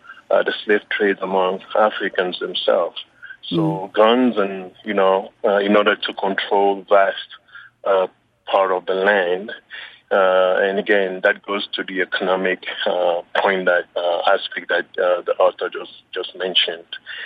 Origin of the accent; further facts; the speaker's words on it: Cameroon; I come from Cameroon, which is a Francophone country